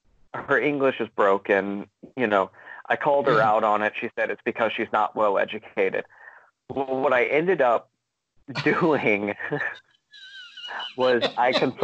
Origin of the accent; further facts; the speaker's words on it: Georgia, United States; But I was like, all right, you know, I'm from Georgia.